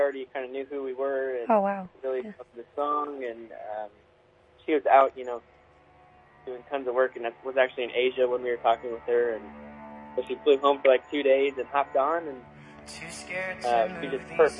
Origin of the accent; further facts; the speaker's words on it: Colorado, United States; now in Nashville, United States; I'm actually from Colorado.